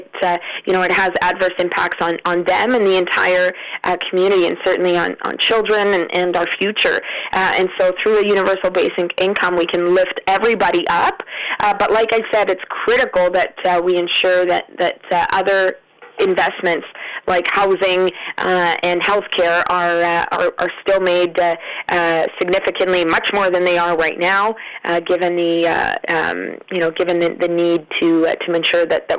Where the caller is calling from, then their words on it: Thompson, Manitoba, Canada; You know, I'm joining you from Thompson, and a number of businesses in our community continue to not make masks mandatory.